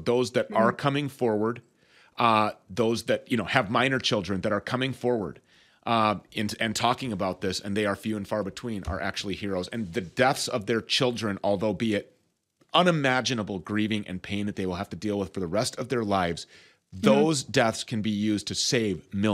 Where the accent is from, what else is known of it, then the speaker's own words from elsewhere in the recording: Minnesota, United States; Curable, right here in my home state of Minnesota, all the hemp is sourced here, family-owned business.